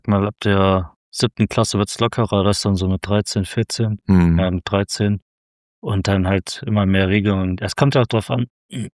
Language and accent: German; Frankfurt, Hesse, Germany; ich komme aus Frankfurt